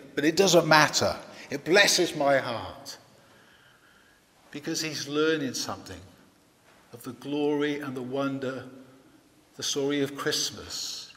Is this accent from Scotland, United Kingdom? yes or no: no; Wales, United Kingdom; For me, for example, I was brought up in Wales.